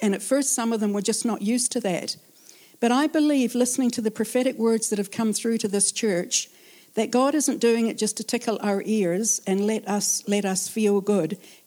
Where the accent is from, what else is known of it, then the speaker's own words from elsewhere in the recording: United Kingdom; to me, being British, it feels a bit rude.